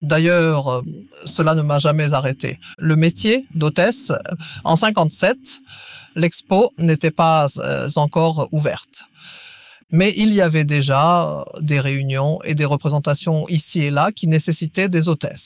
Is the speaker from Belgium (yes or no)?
yes; Ostend, Flanders, Belgium; born there; Je suis née à Ostende, il y a longtemps maintenant.